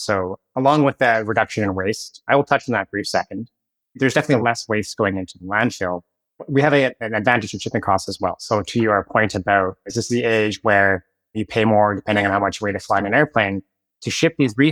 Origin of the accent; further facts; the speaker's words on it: Canada; now in United States; So I'm Canadian myself.